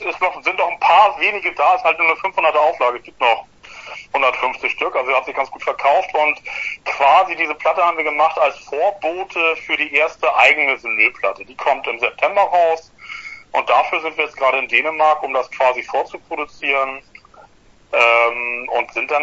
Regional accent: Altona, Hamburg, Germany; also ich komme aus Altona. Die anderen sind Hamburger.

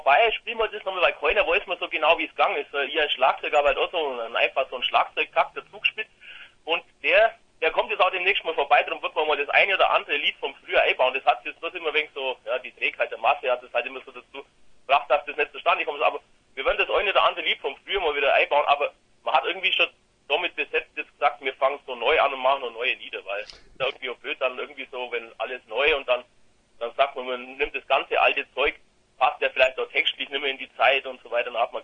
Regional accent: Bavaria, Germany; Ja, aus dem tiefen Bayern. Aus dem tiefschwarzen Bayern, oder immer ganz so schwarzen Bayern. Aus Nähe von Augsburg, so ganz grob mal.

